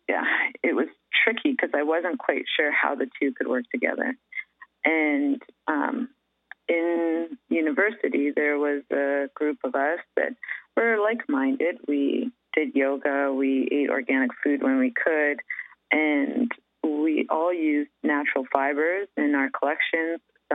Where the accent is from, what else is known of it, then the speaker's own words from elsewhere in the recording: Vancouver, British Columbia, Canada; I think definitely growing up in Vancouver and being close to nature